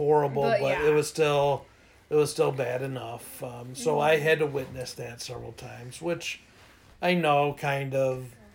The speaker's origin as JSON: {"language": "English", "town": "Livonia", "region": "Michigan", "country": "United States", "tie": "born or raised there", "said": "So we grew up in Livonia."}